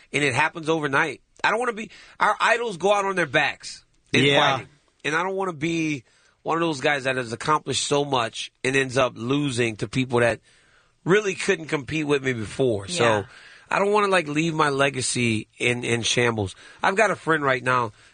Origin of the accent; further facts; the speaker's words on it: Louisiana, United States; I'm from Louisiana, man. Like, my whole life, they've given me rice.